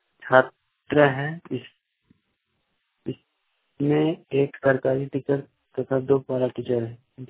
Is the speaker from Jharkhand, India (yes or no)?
yes; Silsa, Jharkhand, India; ग्राम सिलसा, post सिलसा, थाना रामगढ़, जिला दुमका का हूँ।